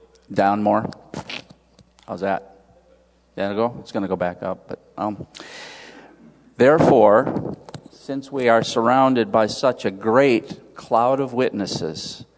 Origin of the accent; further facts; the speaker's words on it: Wisconsin, United States; I might have mentioned this before here, but I grew up in Wisconsin during the 1960s, the glory years of Green Bay football